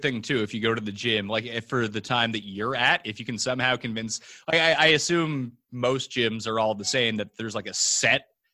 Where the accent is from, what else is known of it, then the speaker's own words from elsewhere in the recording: Canada; being and growing up in Canada